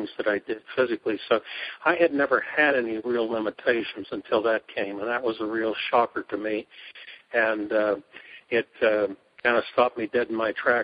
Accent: Pennsylvania, United States; now in Council Bluffs, United States; I'm retired, and I'm originally from Pennsylvania. But most recently, well, actually 2 years ago, my wife and I retired here in Iowa, Council Bluffs area, near our daughter and her family.

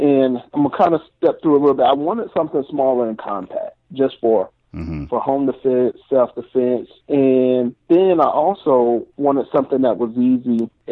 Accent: South Carolina, United States; growing up in South Carolina, and we're from the PD area

